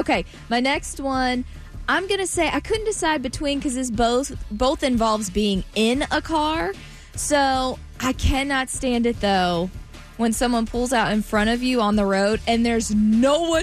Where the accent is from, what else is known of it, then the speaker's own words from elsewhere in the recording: the South, United States; I'm from the South, y'all. I love manners.